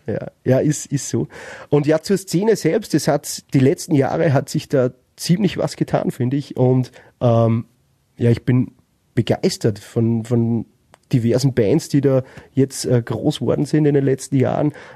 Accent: Upper Austria, Austria; Ich meine, wir kommen aus Oberösterreich.

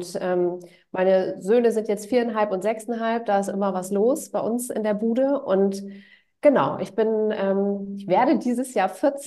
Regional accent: Lower Saxony, Germany; Also ich komme hier ganz aus dem Norden. Ich komme aus der Nähe von Bremen. Es ist noch Niedersachsen, aber südlich von Bremen. Und ich lebe mit meinem Mann und meinen zwei Söhnen in einem Holzhaus.

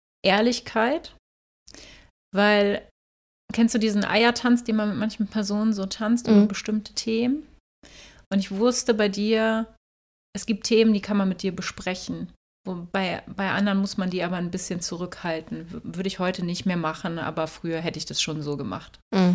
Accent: St. Peter-Ording, Schleswig-Holstein, Germany; weil ich komme aus einem sehr schönen Ort, einem Touristenort, aus St. Peter-Ording an der Nordseeküste.

